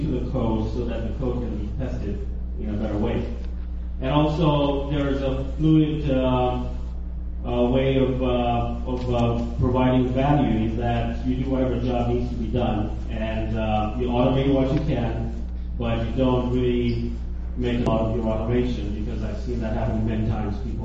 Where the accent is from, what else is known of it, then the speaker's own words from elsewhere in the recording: Romania; English is a second language; I'm originally from Romania.